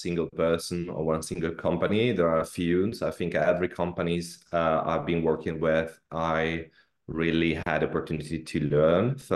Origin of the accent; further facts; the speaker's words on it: Barcelona, Catalonia, Spain; English is a second language; moved away as an adult; now in London, United Kingdom; to London, where I moved that in 2015. And, you know, I came from Spain, Barcelona. I was working for FC Barcelona.